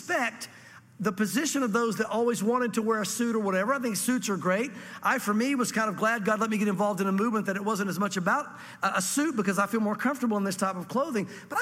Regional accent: the South, United States; born or raised there

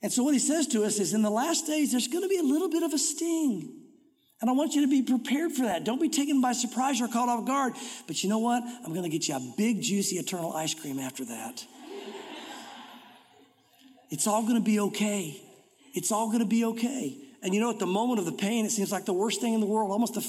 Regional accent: United States; I just left. I'm an American.

